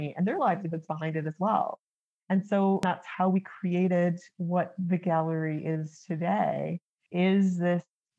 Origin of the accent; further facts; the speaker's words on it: Regina, Saskatchewan, Canada; born there; she's from my home province of Saskatchewan and my home city. I was born in Regina, Saskatchewan